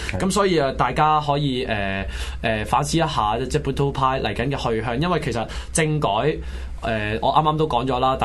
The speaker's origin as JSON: {"language": "Cantonese", "country": "Hong Kong", "said": "上一次香港嘅未來，香港嘅前途係冇我哋香港人份決定"}